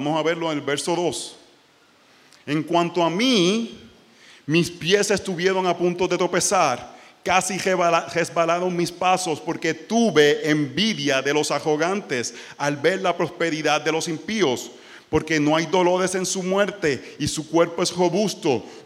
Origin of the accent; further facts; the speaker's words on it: Puerto Rico; fui a predicar a mi ciudad natal en Puerto Rico